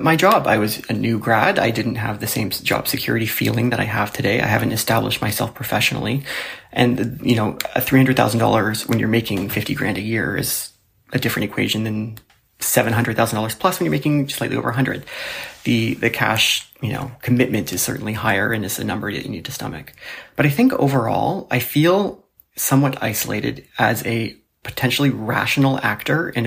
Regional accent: Toronto, Ontario, Canada; I'm from Toronto and I'm 31 years old.

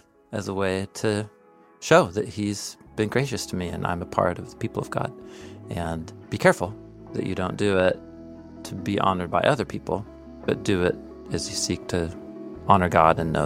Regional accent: West Coast, United States; Yeah, the cultures that you and I grew up in here on the West Coast of 21st century America, there is still an honor shame element to every culture.

